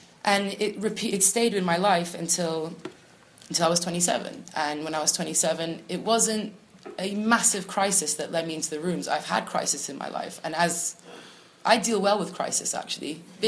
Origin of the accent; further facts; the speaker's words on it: Portugal; I grew up in Portugal, and all my life, it was normal to see drugs everywhere.